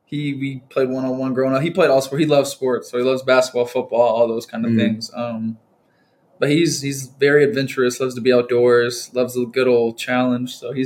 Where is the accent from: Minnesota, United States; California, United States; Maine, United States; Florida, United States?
Florida, United States; Orlando; I grew up in Orlando, Florida for 18 years, and I came here.